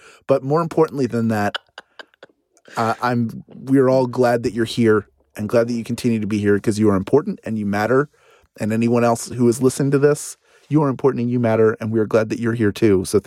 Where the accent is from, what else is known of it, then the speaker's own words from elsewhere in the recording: Garland, Texas, United States; moved away as an adult; I grew up in Garland, Texas, a town coincidentally near Jeffrey Craner's hometown of Mesquite. But in 2014, I left home to study musical theater at a school near St. Louis, Missouri.